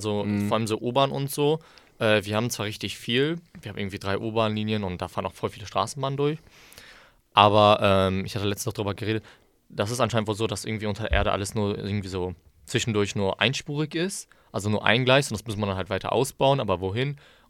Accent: Essen, North Rhine-Westphalia, Germany; also ich komme aus Essen

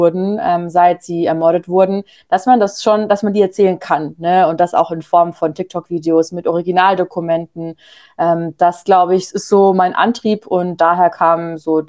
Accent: Bavaria, Germany; also ich komme ursprünglich aus Bayern

